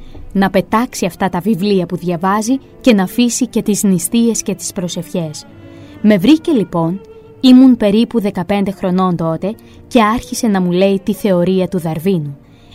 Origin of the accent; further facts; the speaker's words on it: Gonitsa, Peloponnese, Greece; Όταν ήμουν μικρός στην Γόνιτσα